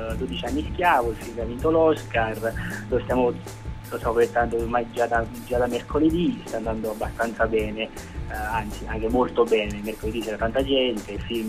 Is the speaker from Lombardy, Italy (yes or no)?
no; Naples, Campania, Italy; born there; now in Gubbio, Italy; Sono nato a Napoli, però vivo ormai dal 97 a Gubbio per così ragioni familiari